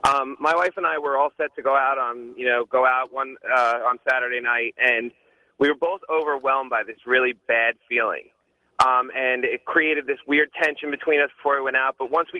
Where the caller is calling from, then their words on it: Orlando, Florida, United States; I'm calling from Orlando, Florida.